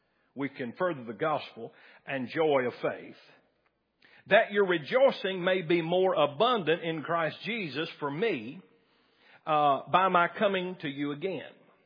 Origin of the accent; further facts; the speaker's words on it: Dyersburg, Tennessee, United States; born there; So I'm in America. I was born in America. I was born right here in Dyersburg.